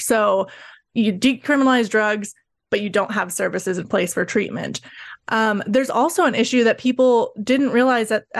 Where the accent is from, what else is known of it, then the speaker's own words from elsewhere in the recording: Oregon, United States; now in Washington, United States; I'm living in Washington State now, but I grew up born and raised in Oregon, actually from the country outside of the city.